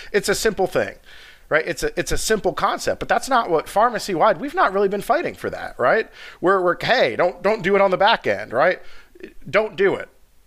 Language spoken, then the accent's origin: English; Georgia, United States; and I'm from Georgia, so I use, you know, I'm the most familiar with Georgia, right?